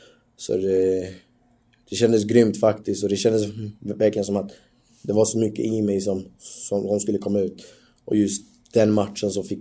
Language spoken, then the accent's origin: Swedish; Norrköping, Östergötland, Sweden; Jag är från Norrköping, det är min stad.